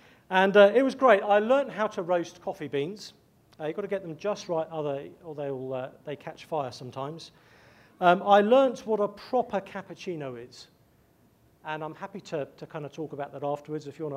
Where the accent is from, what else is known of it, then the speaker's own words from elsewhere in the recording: England, United Kingdom; now in United States; I'm an Englishman who's a bit of an Americanophile. So although my accent sounds like I would happily rule over you at the first opportunity I got, I love the US.